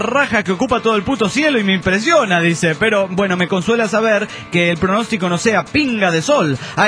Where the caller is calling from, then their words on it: Saltillo, Coahuila, Mexico; de Saltillo